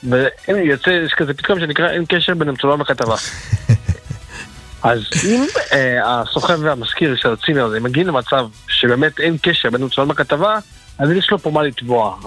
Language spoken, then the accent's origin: Hebrew; Central District, Israel; אני מהמרכז.